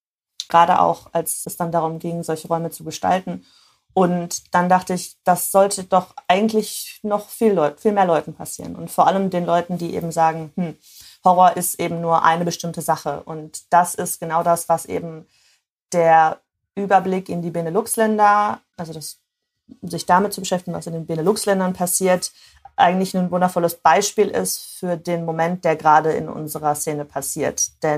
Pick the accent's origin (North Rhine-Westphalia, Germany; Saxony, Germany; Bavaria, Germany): North Rhine-Westphalia, Germany; Wuppertal; born there; Ich bin in Wuppertal geboren.